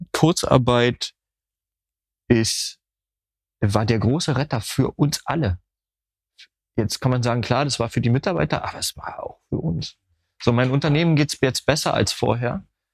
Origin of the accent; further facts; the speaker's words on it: Berlin, Germany; ich komme aus Köpenick dort